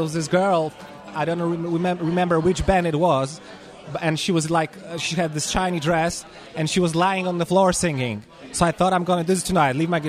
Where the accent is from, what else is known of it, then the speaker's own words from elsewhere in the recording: Poland; I'm from Poland, yes.